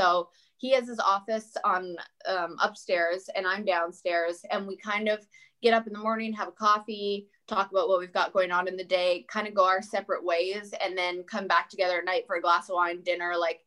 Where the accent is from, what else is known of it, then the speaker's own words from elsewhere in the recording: Canada; now in United States; I'm also Canadian.